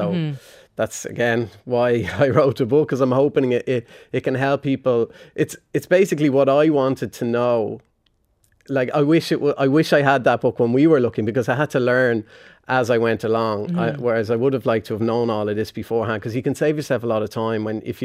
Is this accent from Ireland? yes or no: yes; Dublin, Leinster, Ireland; we're both teachers, so we needed to live in Dublin, and we're both from Dublin.